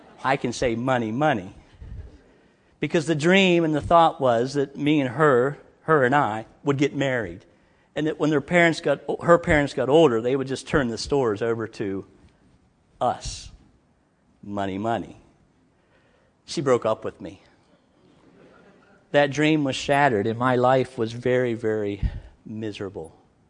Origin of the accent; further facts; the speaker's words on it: Maryland, United States; also born or lived in California; But when I left California and went to Maryland instead of Florida, when I'm there at home in my hometown with my middle brother there